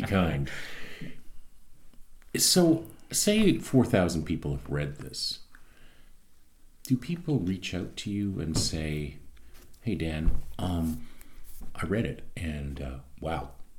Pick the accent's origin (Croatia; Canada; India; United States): Canada; that really as a Canadian society we should be tackling right now?